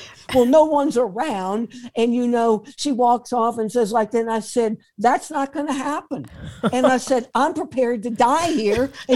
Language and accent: English; New Orleans, Louisiana, United States; And she let me know she's coming to New Orleans, my hometown.